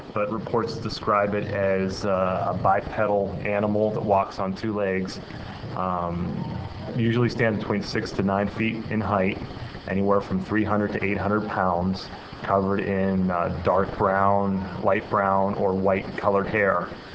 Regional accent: Pennsylvania, United States; a large number of activity going on in Pennsylvania, my home state.

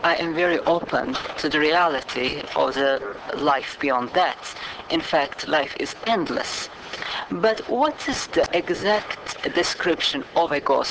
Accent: Turkey; So I'm from Turkey.

